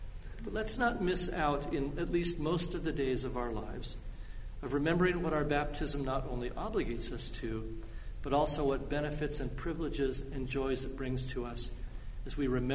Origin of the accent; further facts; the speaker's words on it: Carpinteria, California, United States; This is an old packing crate label with a picture of my hometown. As you look from Carpinteria out in through the ocean to the Channel Islands, this is where I grew up